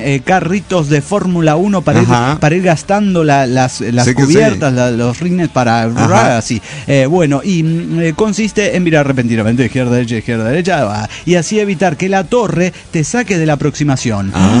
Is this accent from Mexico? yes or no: yes; Toluca, State of Mexico, Mexico; Soy un desintegrado de Toluca, México.